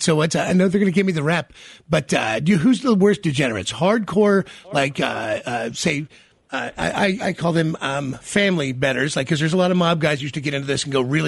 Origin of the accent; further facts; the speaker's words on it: Kansas City, United States; I'm from Kansas City. I can't imagine betting on the Eagles.